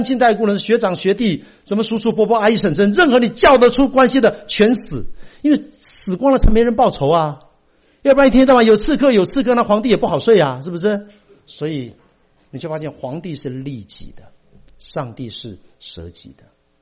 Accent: Taiwan; moved away; 因为我从台湾来才四年啊

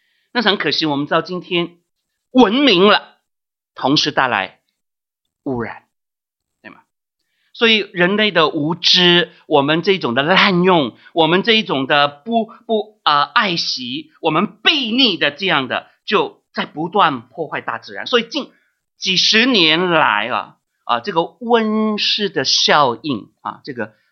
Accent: China; 因为犹太人的这个月份是像我们中国人一样是按照月亮的哈

